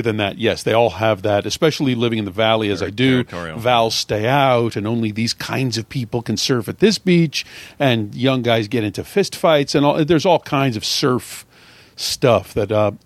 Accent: Pennsylvania, United States; now in California, United States; but as I say, growing up in Pennsylvania and living in California as I do and going out on the ocean

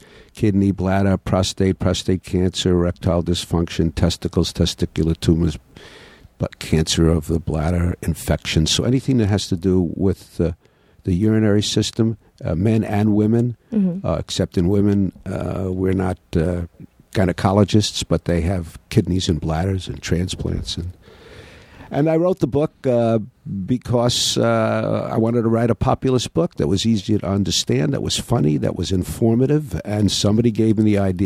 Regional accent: Brooklyn, New York, United States; born there; Well, the most important thing about me is I was born in Brooklyn.

